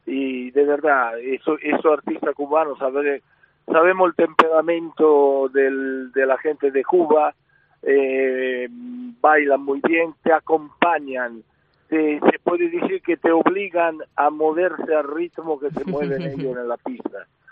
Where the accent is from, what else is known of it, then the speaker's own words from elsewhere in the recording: Italy; accent: Italian; yo soy español, solo que tengo el acento italiano porque me criaba en Italia.